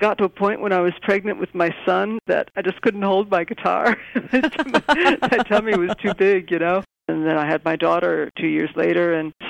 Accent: Chicago, Illinois, United States; also born or lived in Spain; now in England, United Kingdom; I live in England, but if my accent sounds American, it's because I grew up in Chicago, although I was born in Spain, which is where my father was from. My mother was from Chicago

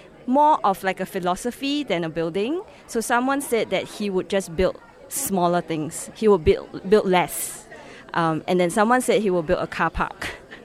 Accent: Singapore; I'm from Singapore.

